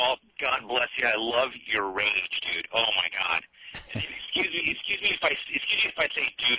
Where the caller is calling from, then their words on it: Los Angeles, California, United States; Actually, I'm calling from Los Angeles.